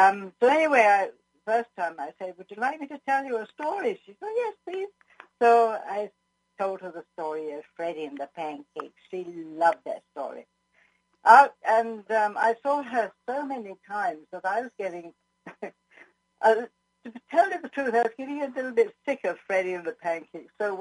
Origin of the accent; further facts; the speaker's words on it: Scotland, United Kingdom; also born or lived in England; I'm English. I was born in England, brought up in Scotland.